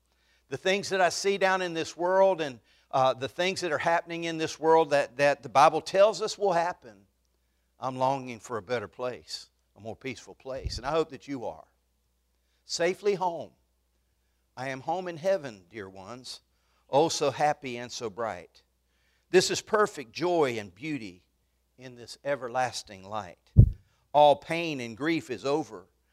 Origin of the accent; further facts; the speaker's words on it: North Carolina, United States; As I said, we're from Duplin County. Our home is 118 Molly Lewis Road right now. We live in the parsonage behind the number one church in the county.